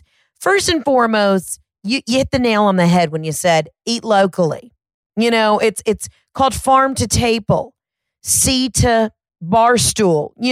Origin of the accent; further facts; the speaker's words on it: Georgia, United States; Florida knows. I'm from Georgia. We're in on the joke.